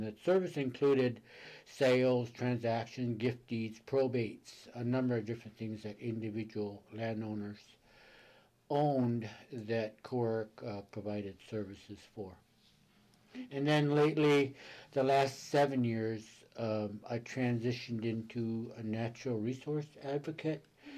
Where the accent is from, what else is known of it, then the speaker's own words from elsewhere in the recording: White Mountain, Alaska, United States; born and raised in White Mountain. I live in Nome, been living in Nome since 82, married and two girls